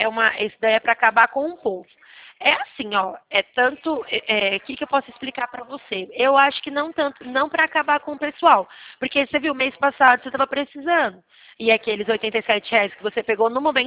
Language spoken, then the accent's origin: Portuguese; Leme, São Paulo, Brazil; Eu sou de Leme, São Paulo.